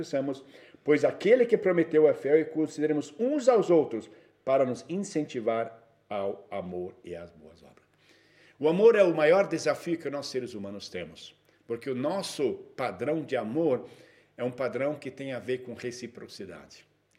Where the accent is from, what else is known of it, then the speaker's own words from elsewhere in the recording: Brazil; Eu falei, eu sou brasileiro, como é que eu tenho direito?